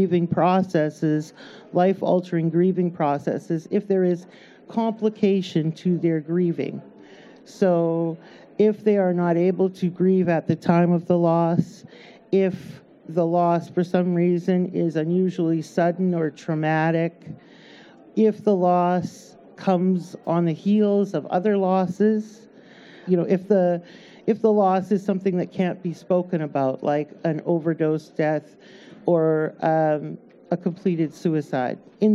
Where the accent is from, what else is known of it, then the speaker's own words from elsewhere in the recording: Saskatchewan, Canada; I come from Saskatchewan.